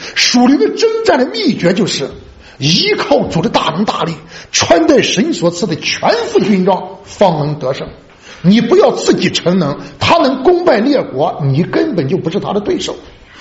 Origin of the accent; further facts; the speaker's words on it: China; 我们中国人说一句话，把你卖了你给他数钱，就这句话啊。